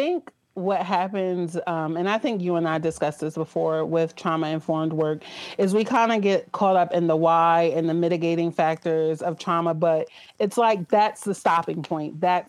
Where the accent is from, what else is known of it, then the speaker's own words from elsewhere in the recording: Philadelphia, Pennsylvania, United States; now in Maryland, United States; I'm currently living in Maryland. I grew up in Philadelphia.